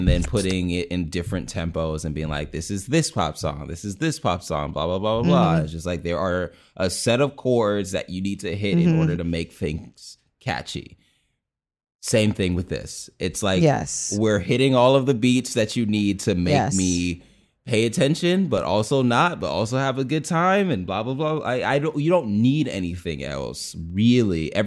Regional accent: United States; because I am American and I'm the one they're trying to fool

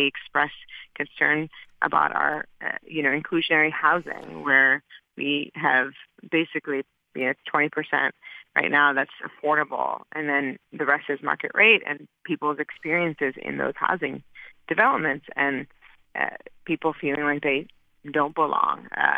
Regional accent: Cambridge, Massachusetts, United States; also born or lived in Pakistan; Oh, yeah, I was born in Pakistan, but, I grew up in Cambridge, it's my hometown

